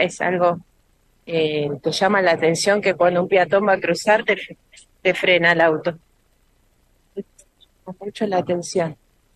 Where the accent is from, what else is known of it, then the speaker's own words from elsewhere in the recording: Argentina; les llama mucho la atención cuando decimos que somos de Argentina